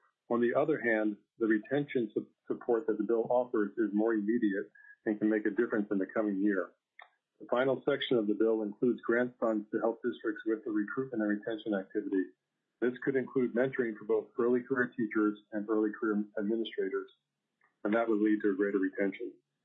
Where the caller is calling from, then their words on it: Anchorage, Alaska, United States; I'm calling in from Anchorage.